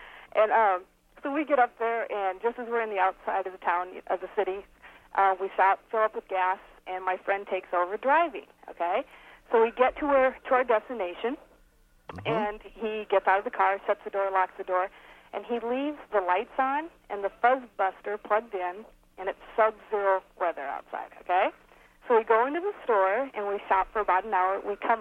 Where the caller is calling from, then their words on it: Sioux City, Iowa, United States; I'm from Sioux City, Iowa.